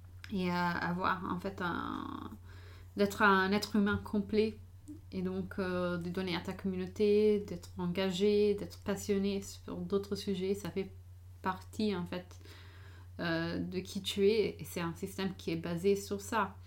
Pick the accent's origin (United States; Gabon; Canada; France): United States; Alors, d'abord, j'ai grandi aux États-Unis.